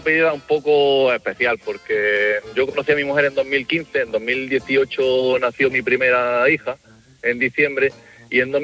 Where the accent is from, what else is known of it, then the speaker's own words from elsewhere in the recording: Granada, Andalusia, Spain; Yo soy de Granada